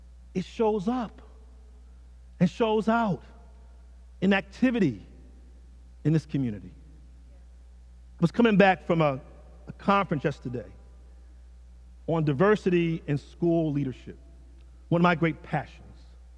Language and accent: English; Philadelphia, Pennsylvania, United States; I grew up in North Philadelphia, Benangle Street.